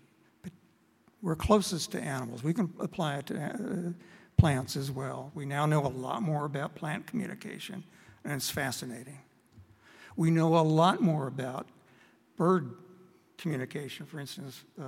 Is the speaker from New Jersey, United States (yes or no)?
no; Kansas, United States; Now, I grew up in Kansas.